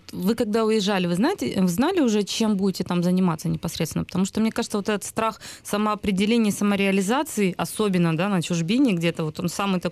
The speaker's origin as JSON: {"language": "Russian", "region": "Crimea", "country": "Ukraine", "said": "Ну, например, я как крымчанка"}